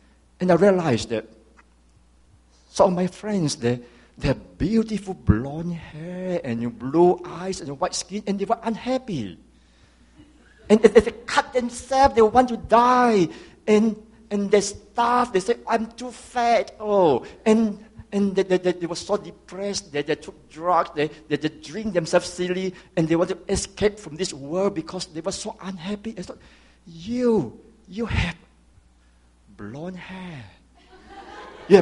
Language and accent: English; Malaysia; I was born and raised in Malaysia. In Malaysia, being a Chinese is not so pleasant.